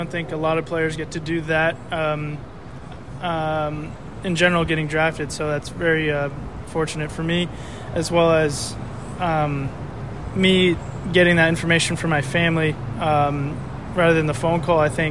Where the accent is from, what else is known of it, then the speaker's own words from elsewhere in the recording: Sierra Madre, California, United States; also born or lived in Monrovia; I grew up in Monrovia, then to Sierra Madre, California. That's pretty much where my whole family's from